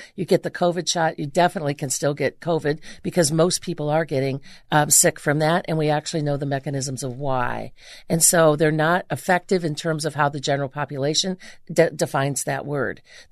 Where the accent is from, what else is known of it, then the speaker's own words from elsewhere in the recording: Cleveland, Ohio, United States; Well, I'm from Cleveland, Ohio. We were just talking about how great Cleveland is.